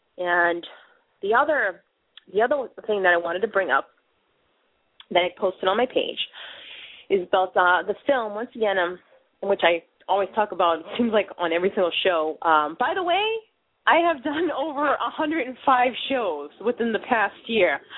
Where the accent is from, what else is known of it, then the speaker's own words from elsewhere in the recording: Massachusetts, United States; accent: Bostonian; we're just, you know, from different backgrounds, and my whole Bostonian accent, so it fits in the film